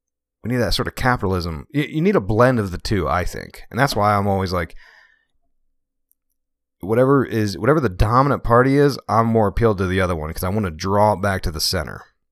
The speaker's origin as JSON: {"language": "English", "region": "East Coast", "country": "United States", "tie": "born or raised there", "said": "And plus like I grew up in on the East Coast there, it's a little more liberal."}